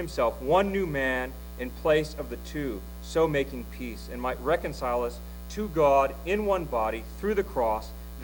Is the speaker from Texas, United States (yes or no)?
no; Ohio, United States; You know, I come from Ohio, and there's this idolatry there called Ohio State.